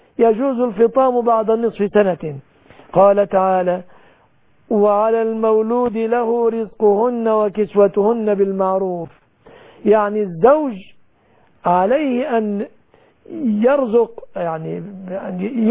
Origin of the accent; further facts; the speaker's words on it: Egypt; بلادنا مصر